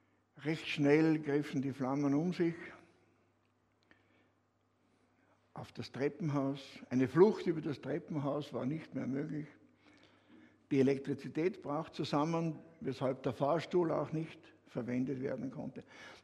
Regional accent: Austria; in der Schweiz heißt das so, bei uns in Österreich waren das die Hauptwörter, oder?

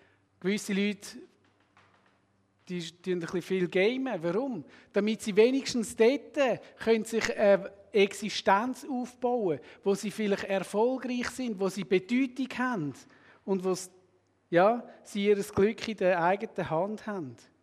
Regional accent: Switzerland; Obendrauf sind wir ja Schweizer und können uns den Durstlöscher auch etwas kosten.

